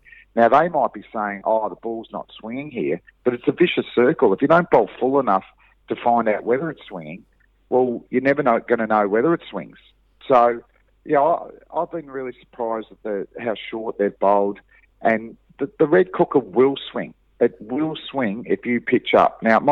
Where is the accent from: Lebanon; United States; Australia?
Australia; they're bowling what we would call probably as an Australian length on non-swinging pitches.